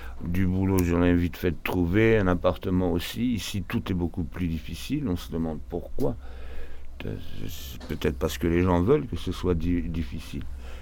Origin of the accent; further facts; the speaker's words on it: Lisbon, Portugal; French is a second language; now in Brussels, Belgium; je viens du Portugal, là, attention. J'ai 49 ans, j'ai passé 26 ans hors du Portugal et 23 ans au Portugal, surtout à Lisbonne.